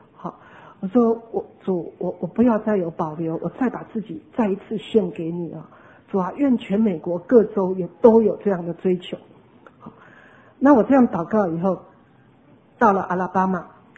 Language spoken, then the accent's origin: Chinese; Taipei, Taiwan; also born or lived in Hsinchu; 那我在台北长大的，在家中除了跟父母讲台语以外，连跟兄弟姐妹很多都是讲国语的，好。那26岁就去新竹了，更是什么都是讲国语的，偶尔才回家跟爸妈才会讲几句台语